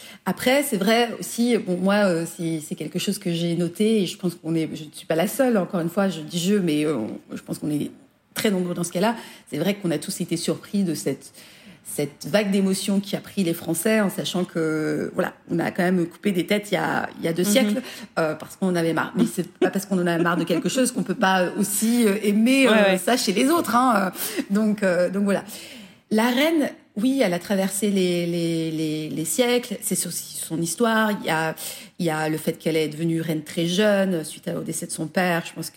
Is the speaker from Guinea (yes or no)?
no; France; En tant que Français